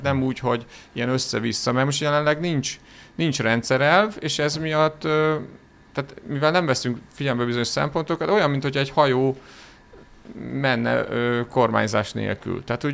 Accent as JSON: {"language": "Hungarian", "town": "Pécs", "region": "Baranya", "country": "Hungary", "said": "a Pécs és környék agglomeráció, hogy én Pécsről jövök"}